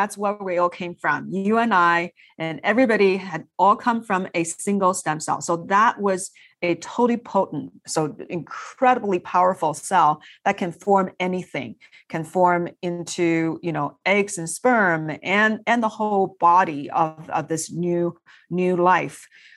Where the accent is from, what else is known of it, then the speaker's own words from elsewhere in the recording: China; I grew up in China.